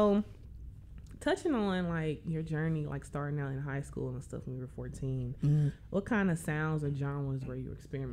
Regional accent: Oklahoma, United States; Anyway, don't mind me, y'all. Y'all know I'm from Oklahoma.

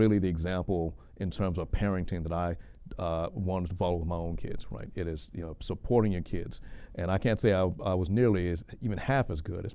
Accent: Memphis, Tennessee, United States; And so this is growing up in Castalia, South Memphis

